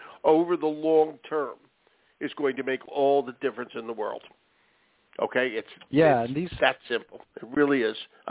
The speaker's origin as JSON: {"language": "English", "town": "Philadelphia", "region": "Pennsylvania", "country": "United States", "tie": "born or raised there", "said": "I grew up in Philly, so I know all that sort of stuff."}